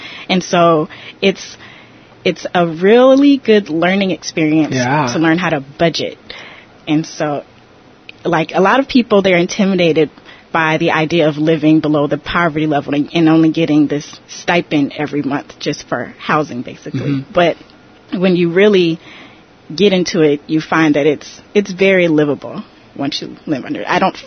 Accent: Atlanta, Georgia, United States; I'm from Atlanta, Georgia, and I attended Georgia State University.

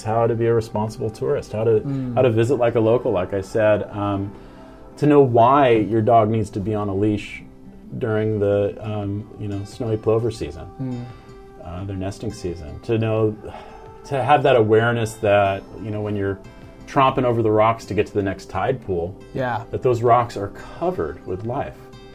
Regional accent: Waldport, Oregon, United States; I mean, I grew up here on the coast. I grew up in Walport, actually.

